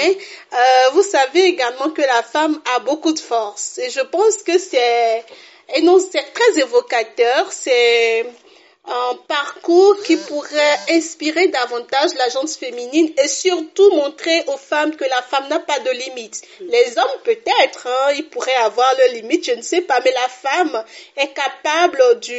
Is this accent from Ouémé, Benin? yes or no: yes; Porto-Novo, Ouémé, Benin; est une dame béninoise. Je suis donc originaire de Porte-Novo, au Bénin. Je suis mariée.